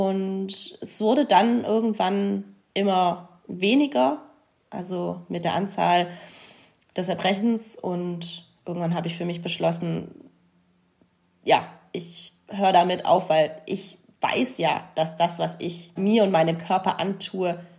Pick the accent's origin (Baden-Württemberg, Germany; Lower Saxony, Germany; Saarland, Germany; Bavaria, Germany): Baden-Württemberg, Germany; Stuttgart; oder vielleicht auch schon nach der Weltmeisterschaft 2019 in Stuttgart in meiner Heimatstadt.